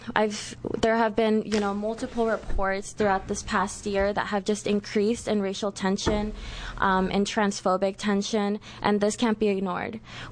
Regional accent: Arizona, United States; I assumed, you know, I'm from Arizona.

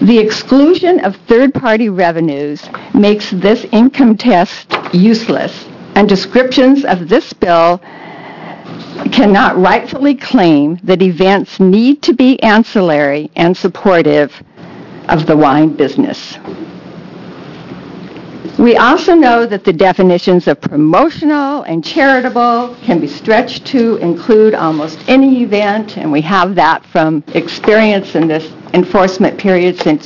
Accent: Hillsboro, Oregon, United States; from Hillsboro, Oregon.

